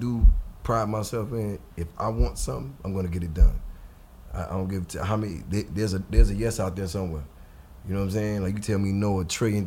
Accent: Georgia, United States; And all in the back of my mind, I was like, ooh, hate me. I'm from Georgia.

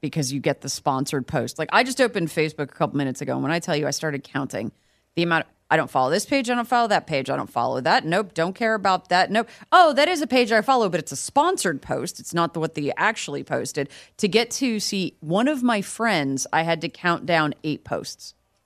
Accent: Connecticut, United States; I, we are both from Connecticut. We're the same age.

